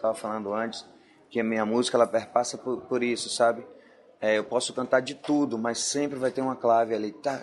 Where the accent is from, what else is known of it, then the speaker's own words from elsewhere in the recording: Bahia, Brazil; Então, eu sou da Bahia, né? Minha música é da Bahia, minha escola foi essa.